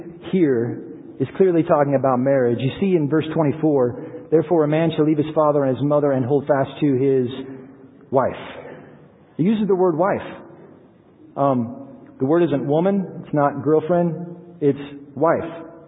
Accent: United States; But we're from America, so there's some interest in America and how things work, especially in West Africa.

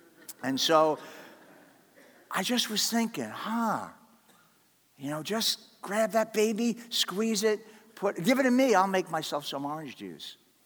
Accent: New York, United States; I'm from New York, so I'm bantering with her

